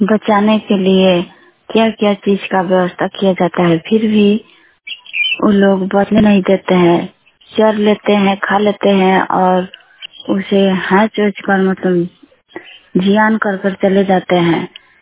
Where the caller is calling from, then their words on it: Simri, Bihar, India; घर सिमरी, थाना पोस्ट कोनाहा, पंचायत रुपोलिया, जिला पश्चिमी चंपारण से बोल रहे हैं